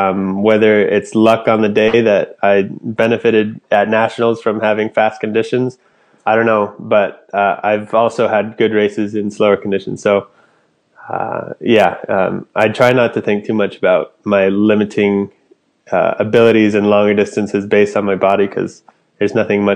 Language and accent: English; Anchorage, Alaska, United States; Where I'm from, Alaska, born and raised in Anchorage. I went to school, college in Fairbanks for 4 years, and I've been training with APU in Anchorage for the past 5 years